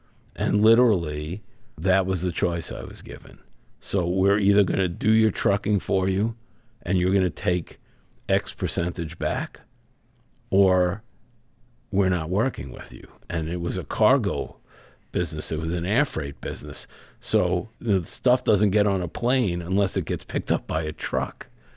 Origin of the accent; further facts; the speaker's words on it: Brooklyn, New York, United States; Look, I grew up in Brooklyn. I grew up in an area where there was a lot of mob connections, and everybody in New York is hustling all the time